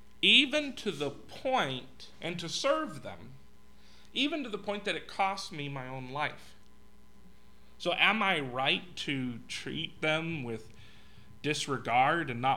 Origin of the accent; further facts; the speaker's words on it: Los Angeles, California, United States; I grew up in Los Angeles around where gangs were a real problem.